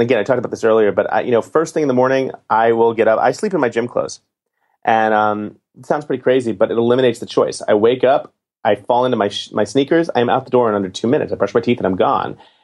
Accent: New York City, New York, United States; I grew up in Manhattan drinking tap water from New York City apartments my whole life.

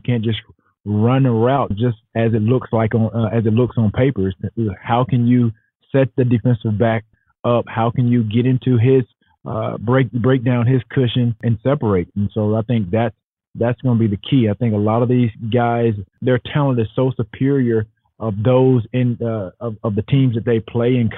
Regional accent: Alabama, United States; I'm from Alabama. I'm an Alabama fan.

